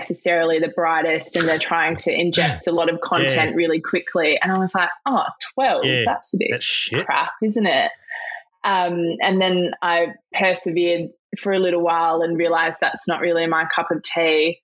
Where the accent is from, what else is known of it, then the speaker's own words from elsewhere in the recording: Perth, Western Australia, Australia; So I grew up in Perth. Grew up in Perth, went to school here.